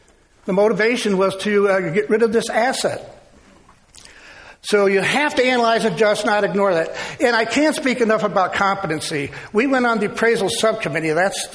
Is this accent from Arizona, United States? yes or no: no; Chicago, Illinois, United States; Look, I'm from the Chicago area. We know how to take care of people there, right?